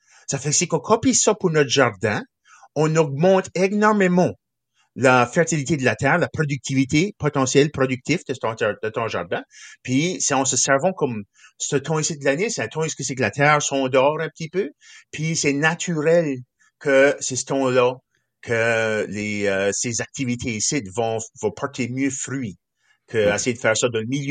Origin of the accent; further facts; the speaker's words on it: New Brunswick, Canada; accent: Kent County, New Brunswick; mon accent, vois-tu. Je prononce pas ça carotte comme qui serait d'ordinaire, je le prononce Carotte, c'est l'accent local de ma région du comté de Kent au Nouveau-Brunswick. Puis c'est ça fait que je représente mon peuple.